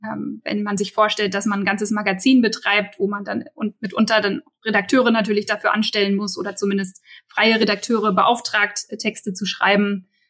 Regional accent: Berlin, Germany; Für mich immer noch, ne, als Berliner natürlich BVG

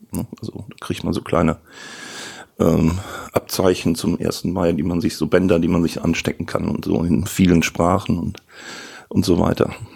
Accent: North Rhine-Westphalia, Germany; ich bin im Ruhrgebiet groß geworden

